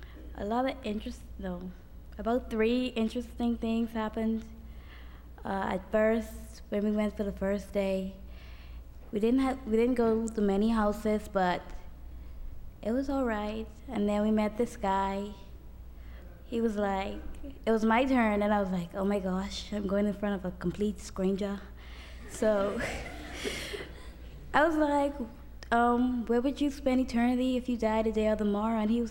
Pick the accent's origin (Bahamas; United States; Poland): Bahamas; I'm from the Bahamas.